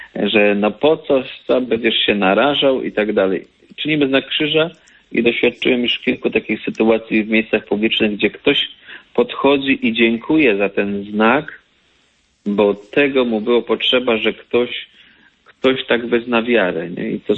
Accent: Opole Voivodeship, Poland; Pochodzę z Opolszczyzny i z ziemi nyskiej.

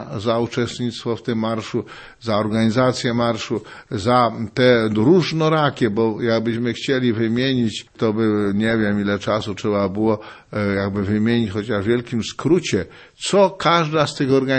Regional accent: Jaworzno, Silesian Voivodeship, Poland; now in Kraków, Poland; Ja pochodzę z Jaworzna, z górniczej rodziny.

